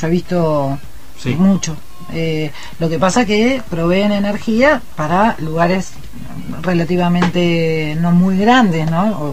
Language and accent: Spanish; Mendoza, Argentina; yo soy mendocina y en mi casa había un termotanque a leña